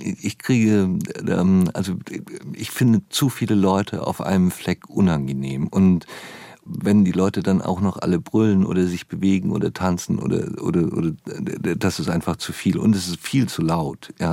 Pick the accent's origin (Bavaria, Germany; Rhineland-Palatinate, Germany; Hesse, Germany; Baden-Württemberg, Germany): Baden-Württemberg, Germany; Also ich bin so auf der Hälfte etwa zwischen Stuttgart und Basel aufgewachsen auf dem Land. Das ist Schwabenland. Man spricht dort so einen alemannischen Dialekt, glaube ich, nennt man das.